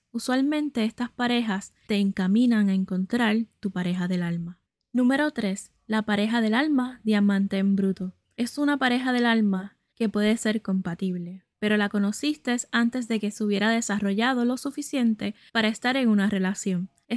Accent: Puerto Rico; puertorriqueña y tu sanadora holística favorita

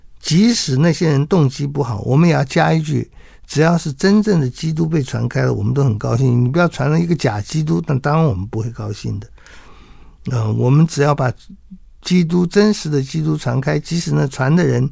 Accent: China; 我们中国人都会觉得活下去是最好的

